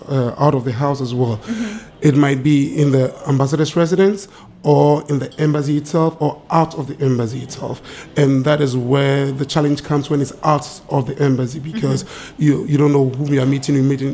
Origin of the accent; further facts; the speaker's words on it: Ghana; now in United States; I'm from the Gold Coast, now known as Ghana, which is in West Africa. I've been around the United States since 2002